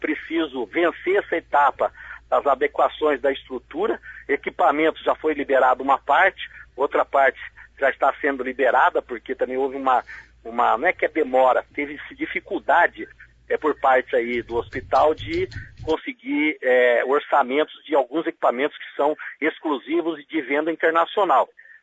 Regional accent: Maringá, Paraná, Brazil; Maringá é minha terra, eu sou um profissional de saúde de 30 anos de exercício profissional

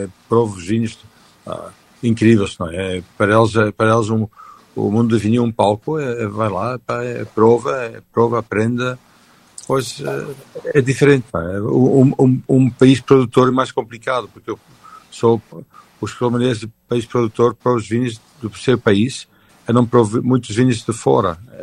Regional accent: Belgium; Portuguese is a second language; eu sou belga, casada com portuguesa, falo português curado belga.

